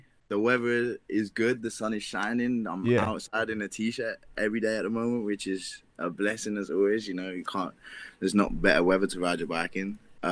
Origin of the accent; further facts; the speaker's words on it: London, United Kingdom; I was born and raised in East London